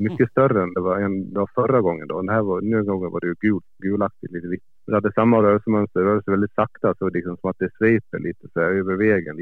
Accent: Gotland, Sweden; born there; moved away; Jag är född på Gotland. Ja. Jag flyttade ifrån för 12-13 år sedan.

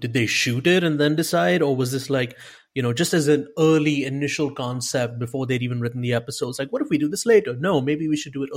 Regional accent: India; Look, I'm Indian. Like, we eat a lot of food with our hands.

